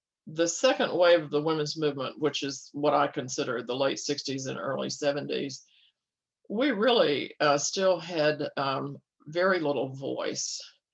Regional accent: the South, United States; Yes, I was raised in the South in a middle class family

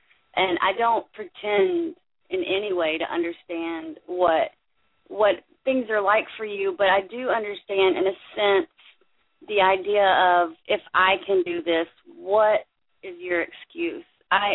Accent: United States; I see it as a responsibility as an American, even at 28 and barely making enough to buy groceries every week.

